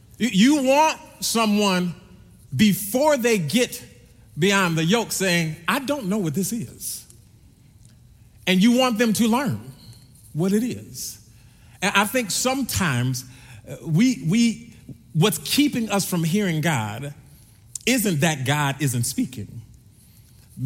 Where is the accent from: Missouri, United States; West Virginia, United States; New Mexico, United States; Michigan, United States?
Missouri, United States; St. Louis; When I was a child, I grew up in St. Louis, Missouri, and I remember being able to go far away from my house to go play.